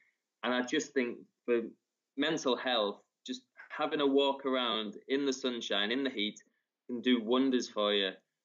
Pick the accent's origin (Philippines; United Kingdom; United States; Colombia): United Kingdom; Oldham, North West England; now in Derbyshire, United Kingdom; I'm from Oldham, Greater Manchester, originally, but now I live in Derbyshire with my wife, Sarah, my son, Freddie, and we have another baby on the way.